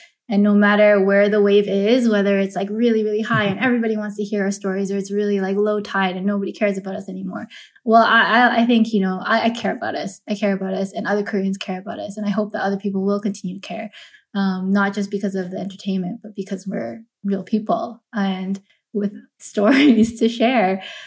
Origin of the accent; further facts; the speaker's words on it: Vancouver, British Columbia, Canada; I'm not a third culture kid myself. I was born and raised in Vancouver